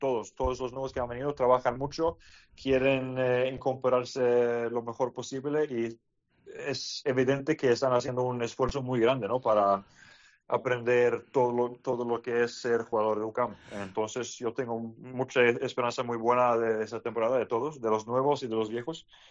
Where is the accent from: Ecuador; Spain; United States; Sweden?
Sweden; Spanish is a second language; Y además, siendo sueco, no es cada vez que podemos ir al europeo.